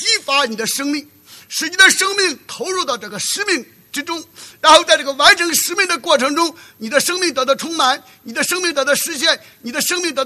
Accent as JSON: {"language": "Chinese", "country": "China", "tie": "born or raised there", "said": "当我们出生在中国大陆的小的时候读书，很大的动力就是为中华崛起而读书"}